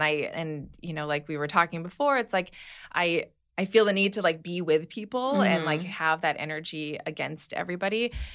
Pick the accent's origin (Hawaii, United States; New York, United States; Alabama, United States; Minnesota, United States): Hawaii, United States; and I grew up in Hawaii. So, you know, it was like swimming was part of my exercise, walking, you know, the beach and then dance.